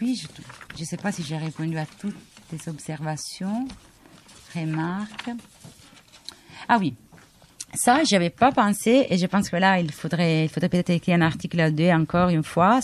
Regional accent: Italy; moi je le sens parce qu'en tant qu'italienne

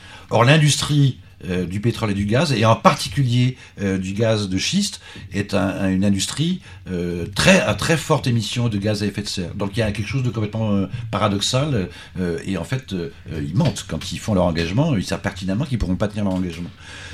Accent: Occitanie, France; enfin moi je suis du Languedoc

